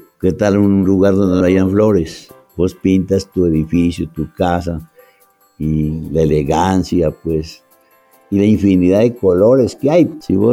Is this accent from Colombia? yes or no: yes; Pasto, Nariño, Colombia; born there; also born or lived in Cali; Nací en Pasto el 9 de septiembre de 1938. Te voy a comentar la historia. Yo estaba en tercer año de bachillerato en Cali, en el Colegio Santa Librada.